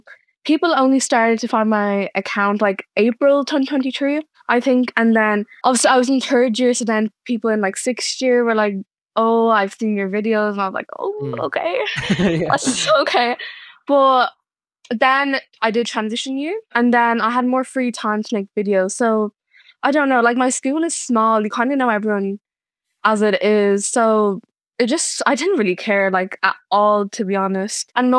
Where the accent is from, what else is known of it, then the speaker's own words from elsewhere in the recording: Dublin, Leinster, Ireland; I'm 17 years old. I'll be going into sixth year now, and I'm from Dublin.